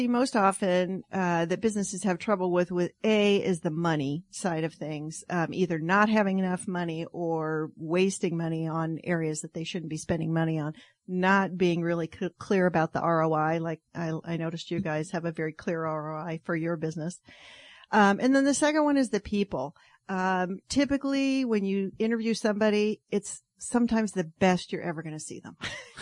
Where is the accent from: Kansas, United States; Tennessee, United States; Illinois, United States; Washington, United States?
Washington, United States; Seattle; I'm from Seattle.